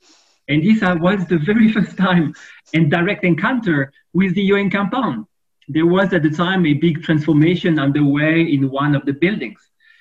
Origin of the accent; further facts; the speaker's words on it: Valais, Switzerland; I was born and raised in the Canton Valais. I was the first in my family to attend high school or college.